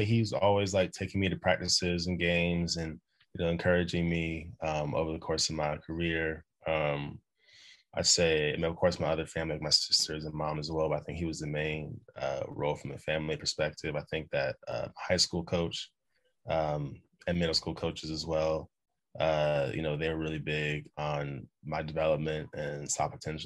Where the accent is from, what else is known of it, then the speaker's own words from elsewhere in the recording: North Carolina, United States; Just growing up in North Carolina, which is called the hoop state in the States.